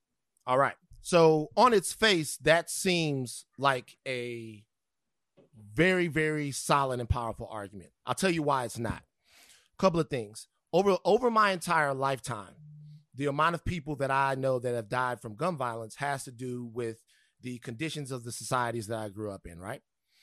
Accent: Baton Rouge, Louisiana, United States; I'm from Baton Rouge.

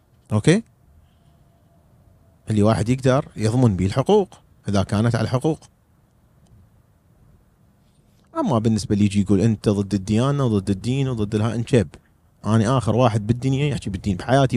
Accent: Iraq; ودمر بلدي العراق

